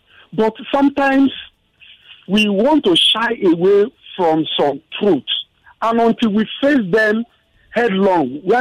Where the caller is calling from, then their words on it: Lagos, Nigeria; I'm calling from Lagos.